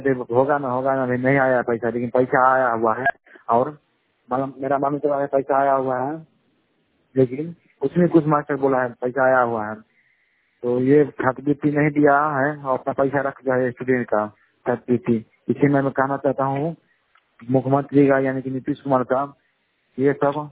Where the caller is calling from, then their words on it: Supaul, Bihar, India; मैं सिद्धिपुर पंचायत से हूँ, सुपौल से, वार्ड नंबर 5 से पटोरी प्रखंड।